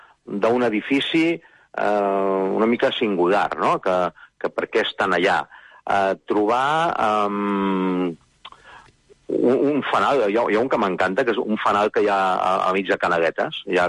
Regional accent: Barcelona, Catalonia, Spain; Barcelona té alguna cosa especial, potser perquè sóc barceloní

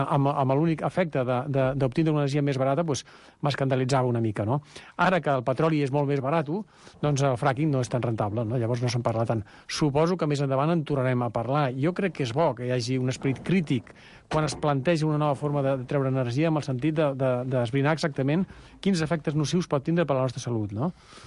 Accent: Catalonia, Spain; soc català

